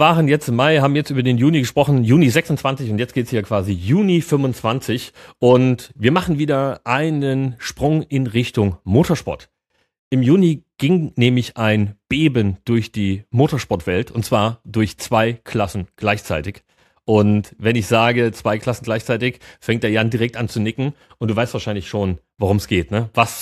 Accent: Mühlhausen, Thuringia, Germany; Er kommt aus Mühlhausen, ja, Hoch von drüben, genau wie ich, meine alte Heimat.

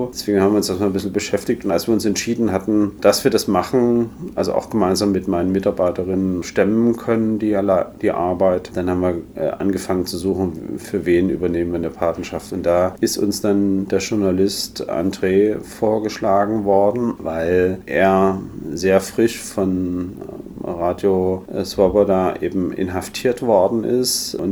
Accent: Dresden, Saxony, Germany; die Menschen in meiner Heimat in Dresden

